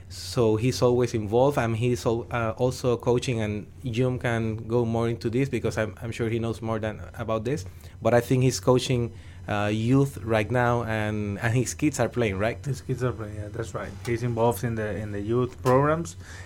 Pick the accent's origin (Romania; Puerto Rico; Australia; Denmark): Puerto Rico; San Germán; I am from San Germán, which is in the southwest part of the island.